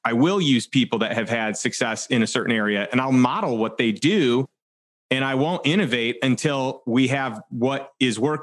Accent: Illinois, United States; And I had a nice small territory in my hometown, a suburb of Chicago.

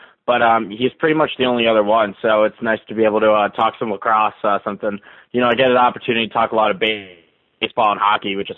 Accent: Connecticut, United States; I'm from Connecticut. I played in the FCAC in high school.

